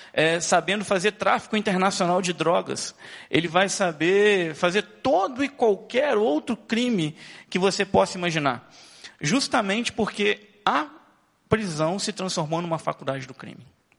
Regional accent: Juiz de Fora, Minas Gerais, Brazil; eu sou de Juiz de Fora, 29 anos, casado, pai de uma menina

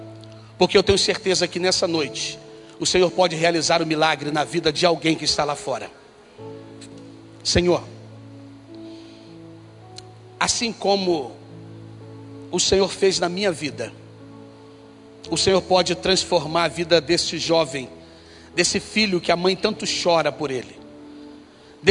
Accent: Rio de Janeiro, Brazil; Sou batista desde bebê. Tenho 46 anos de batista. Mas na minha juventude, morando eu em Jacarepaguá

